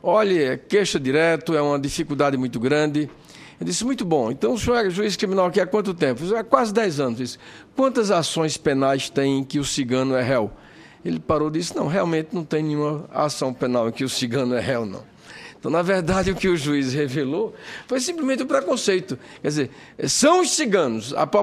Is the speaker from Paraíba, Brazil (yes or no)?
yes; Paraíba, Brazil; um senador da minha terra, Paraíba